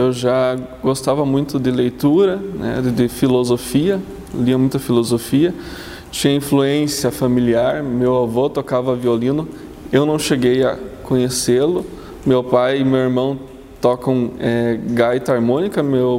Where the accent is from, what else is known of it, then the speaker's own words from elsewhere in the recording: União da Vitória, Paraná, Brazil; born there; eu nasci aqui mesmo, em União da Vitória, com muito orgulho. … Meu pai veio para a União da Vitória na década de 60